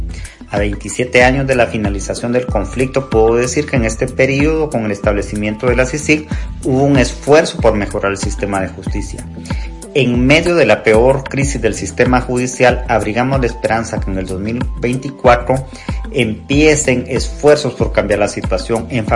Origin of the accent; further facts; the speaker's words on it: Guatemala; los acuerdos de paz establecieron la oportunidad de darnos las manos como guatemaltecos